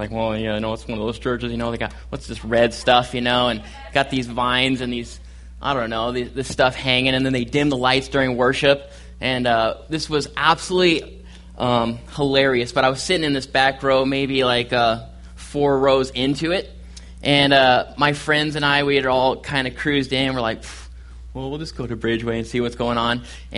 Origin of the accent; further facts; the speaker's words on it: California, United States; now in Oklahoma City, United States; It seems like the Lord has just picked me up and transplanted me here to Oklahoma City. And I am from California, and everyone back there is going, "Where are you going?"